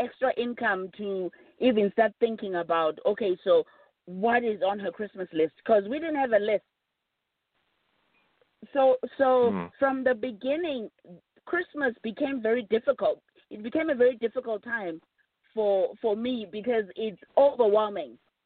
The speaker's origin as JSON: {"language": "English", "country": "Zimbabwe", "tie": "born or raised there", "also_born_or_lived": "United States", "said": "And I've lived in America and, of course, was born and raised in Zimbabwe."}